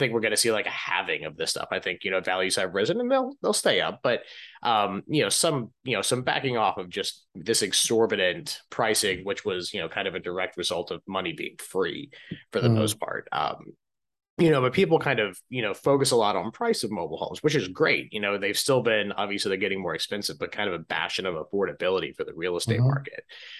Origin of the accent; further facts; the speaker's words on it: Tallahassee, Florida, United States; And growing up, I grew up in North Florida in the Tallahassee area, and there's a lot of manufactured and mobile homes